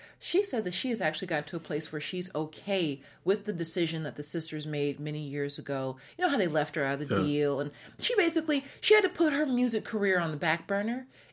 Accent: Seattle, Washington, United States; you know, I grew up in Seattle, Washington, and I grew up on Lake Washington. I grew up with having boats and stuff around me. We had the Puget Sound.

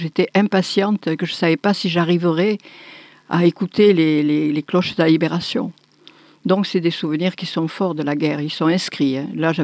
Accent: Montpellier, Occitanie, France; also born or lived in Grenoble; Je suis née à Grenoble, mais les circonstances de la vie ont fait qu'un jour, ma mère a quitté Grenoble et mon père, et est descendue là où habitait sa sœur, c'est-à-dire à Montpellier.

